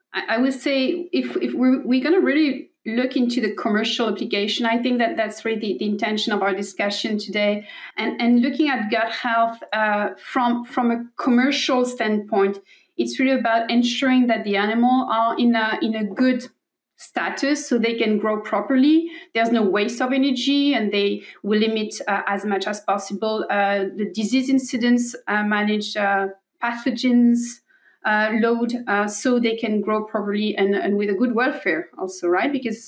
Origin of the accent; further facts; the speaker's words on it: France; So I was born and raised in France. All my background has been in France.